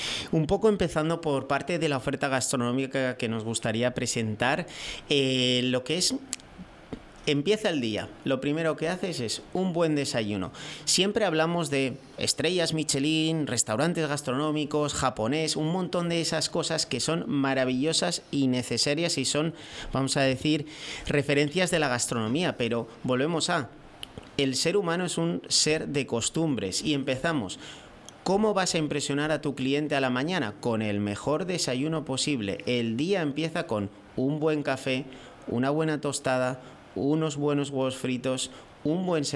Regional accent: San Sebastián, Basque Country, Spain; yo tengo 36 años y soy de Donostia, San Sebastián, el País Vasco, y bueno, es una gran capital gastronómica

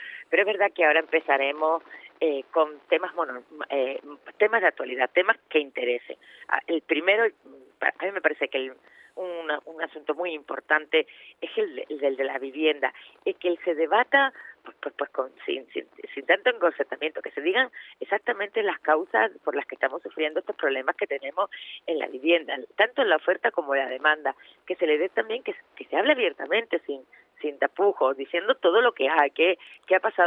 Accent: Canary Islands, Spain

